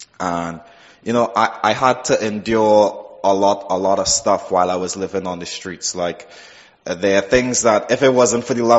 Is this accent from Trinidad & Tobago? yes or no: yes; Trinidad & Tobago; I'm from the Caribbean island of Trinidad, which is just like south of Jamaica and stuff like that. And basically, I grew up in an extremely, extremely poor family.